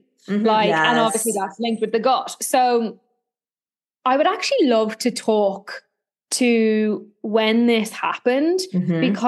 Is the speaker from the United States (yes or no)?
no; Ireland; also born or lived in Australia; now in Dubai, United Arab Emirates; So yeah, I'm originally from Ireland.